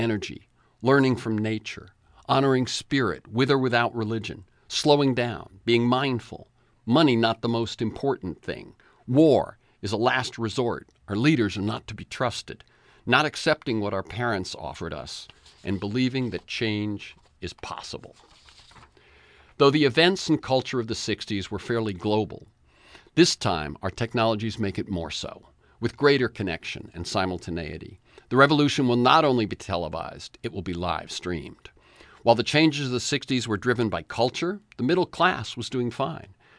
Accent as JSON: {"language": "English", "region": "Florida", "country": "United States", "tie": "born or raised there", "also_born_or_lived": "New Bedford, Massachusetts / Texas", "said": "I was born in New Bedford, Mass., a poor gray town that lost its textile mills to right-to-work states in the South. My family moved, first to Texas, then settling in Florida, two states on the rise."}